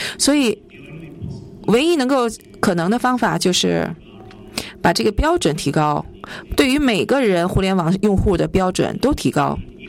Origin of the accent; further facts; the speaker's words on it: Australia; 我是来自澳大利亚的。